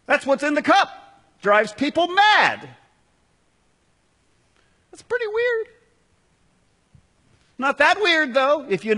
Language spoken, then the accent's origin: English; United States; I just want to point out that Americans, and I'm including American Christians, we tend to have kind of a selective discernment in this area.